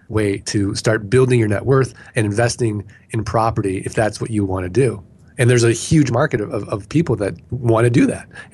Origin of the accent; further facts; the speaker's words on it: St. Louis, Missouri, United States; So I'm from St. Louis, I'm from the Show Me State, Missouri